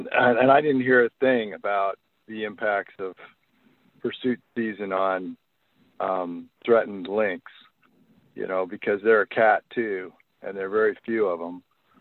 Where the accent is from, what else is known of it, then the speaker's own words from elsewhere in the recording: Republic, Washington, United States; I'm from Republic, Washington. I'm a hunter.